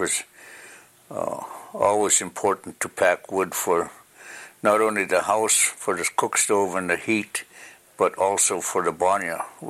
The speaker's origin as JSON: {"language": "English", "town": "Seldovia", "region": "Alaska", "country": "United States", "tie": "born there", "said": "I was born in Seldovia, May 28, 1933. And my father was … my mother was … Her maiden name was Ponchine."}